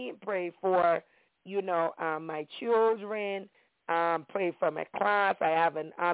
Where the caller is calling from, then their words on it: Maryland, United States; I'm calling from the Maryland area.